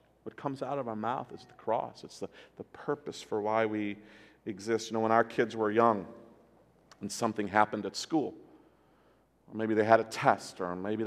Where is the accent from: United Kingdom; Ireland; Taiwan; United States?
Taiwan; Growing up in Taiwan, one of the things that I remember so much is that our house